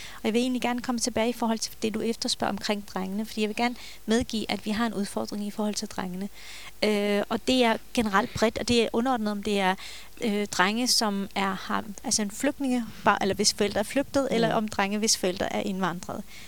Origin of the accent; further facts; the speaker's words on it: Turkey; hvor jeg kommer fra, op ved hvad hedder den anatolske højslette tæt ved Sortehavet